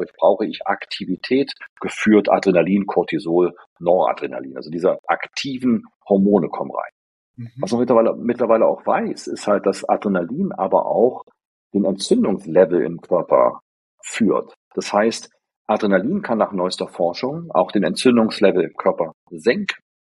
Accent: Berlin, Germany; Ich komme aus Berlin, im Schlachtensee. Das ist ein sehr schöner See in Berlin.

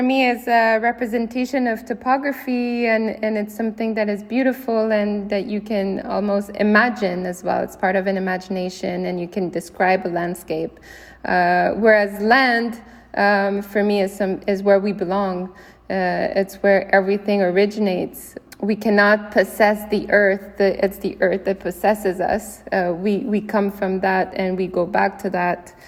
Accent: Canada; Well, definitely growing up in Canada, the Group of Seven is the kind of the first reference you have of painting and Canadian art in general.

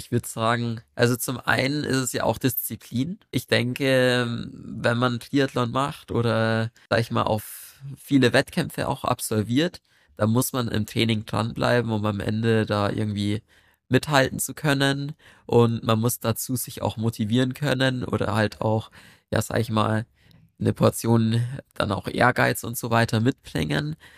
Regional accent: Amberg, Bavaria, Germany; Ja, also ich bin in Amberg aufgewachsen, habe 3 Geschwister.

